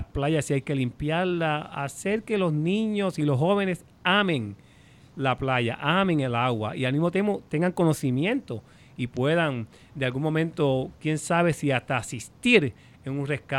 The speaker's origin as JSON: {"language": "Spanish", "country": "Puerto Rico", "tie": "born or raised there", "moved": "yes", "lives_now": "United States", "said": "Yo soy puertorriqueño. O sea, yo vivo en los Estados Unidos... porque vivo en los Estados Unidos, pero yo soy puertorriqueño, yo me crié en Puerto Rico, yo viví en Puerto Rico, estudié en la Yupi, Gallitos"}